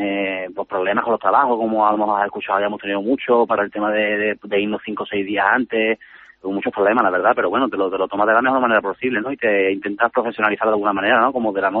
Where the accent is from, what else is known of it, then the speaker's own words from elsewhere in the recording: La Línea de la Concepción, Andalusia, Spain; born there; Nací en la línea de la Concepción.